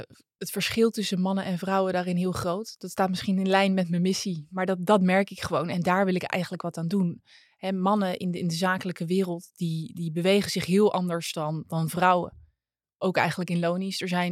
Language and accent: Dutch; Utrecht, Netherlands; also born or lived in The Hague; Ik kom uit Utrecht. Ik ben geboren in Den Haag. Ik ben ook, al zeg ik het zelf, ik voel me echt een Haagenees.